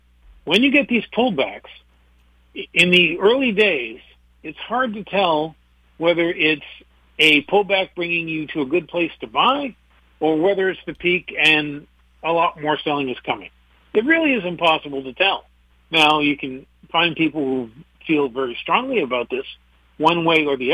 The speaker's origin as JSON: {"language": "English", "region": "Maine", "country": "United States", "said": "Now, I'm from Maine."}